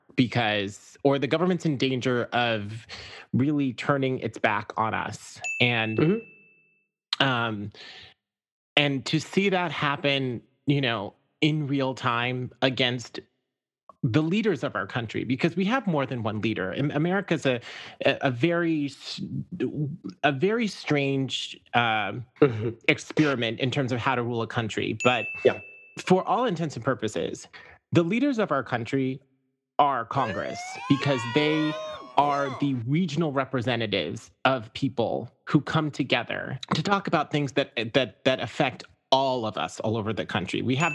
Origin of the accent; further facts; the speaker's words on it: Zimbabwe; When I was a little kid growing up in Zimbabwe in a, you know, really cute kind of like townhouse suburban neighborhood or whatever.